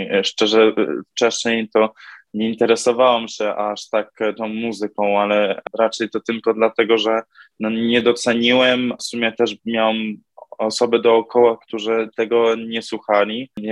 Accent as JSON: {"language": "Polish", "country": "United States", "tie": "born or raised there", "moved": "as an adult", "lives_now": "Poland", "said": "Urodziłem się w Stanach i wychowałem się tam i tak naprawdę do 18 albo nawet 17 roku życia to ani razu nie przyszło mi do głowy, że może bym przeprowadził się do Polski i śpiewał."}